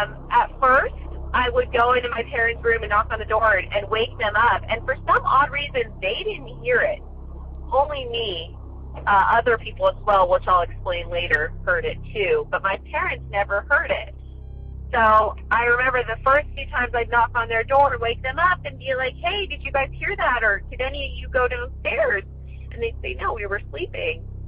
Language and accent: English; California, United States; I'm from California.